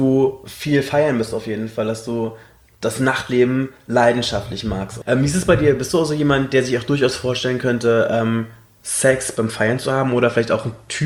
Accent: Berlin, Germany; ich bin aus Deutschland. Und woher? Berlin.

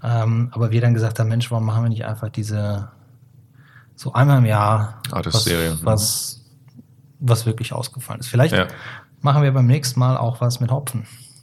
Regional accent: Cologne, North Rhine-Westphalia, Germany; Als Kölner war das so.

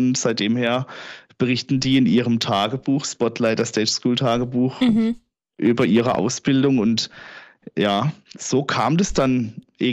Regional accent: Baden-Württemberg, Germany; accent: Baden; now in Hamburg, Germany; Ich komme aus der Nähe von, oder ja, ursprünglich aus der Nähe von Freiburg, Offenburg, diese Gegend. Und ja, dann hat es mich letztes Jahr hier nach Hamburg verschlagen und seitdem her, ja, wächst die Hochdeutsch-Skala weiter an.

